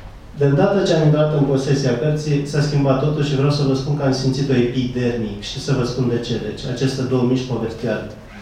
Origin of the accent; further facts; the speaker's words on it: Brăila, Brăila County, Romania; sunt din Brăila și turcii au lăsat urme, iar la rugăciune nu vin pentru că sunt creștin și ortodox.